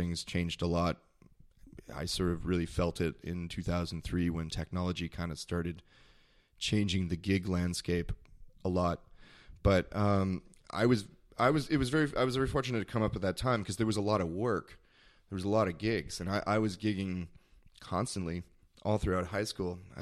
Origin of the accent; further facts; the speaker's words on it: Mississauga, Ontario, Canada; I grew up outside of Toronto. It's a city called Mississauga. It's in Ontario. It's like 40 minutes outside of Toronto. It's the suburbs, but it's a big city in its own way.